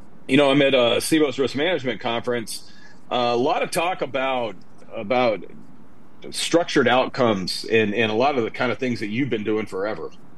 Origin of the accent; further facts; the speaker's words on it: Tennessee, United States; Yes, I'm in my home state of Tennessee. Although Nashville is nothing like Memphis, that's for darn sure.